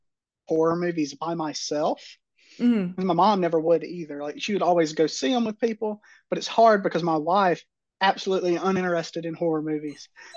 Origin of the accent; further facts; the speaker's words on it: Hattiesburg, Mississippi, United States; So I'm from down around Hattiesburg, where the University